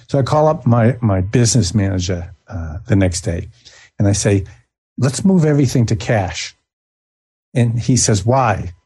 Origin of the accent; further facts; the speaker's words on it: Boston, Massachusetts, United States; I did a lot of studying of what would you call the robber barons, because I came from Boston